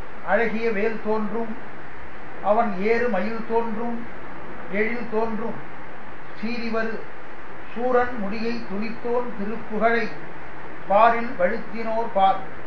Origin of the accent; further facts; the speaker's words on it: Tamil Nadu, India; born there; அது நான் பிறந்த ஊர் சோழ வளநாடு.